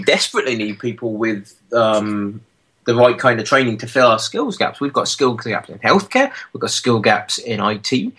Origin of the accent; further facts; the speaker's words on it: England, United Kingdom; now in Scotland; And it's devastating as an English person who moved to Scotland. I love Scotland, but I still love England